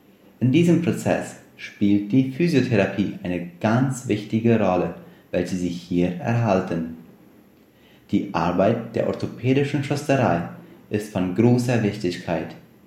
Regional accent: Friesland, San Pedro, Paraguay; also born or lived in Neuland; Ich bin in der Kolonie Neuland geboren und den größten Teil meiner Kindheit und Jugendzeit habe ich in Friesland erlebt.

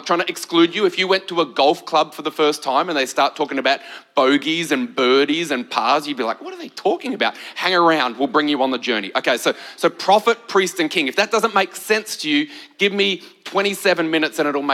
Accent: Queensland, Australia; I said I'm from Queensland, not Tasmania.

